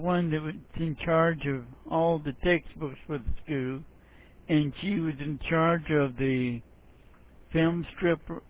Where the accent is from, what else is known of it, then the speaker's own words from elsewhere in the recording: Atlanta, Georgia, United States; born there; moved away; I was born in Atlanta, Georgia.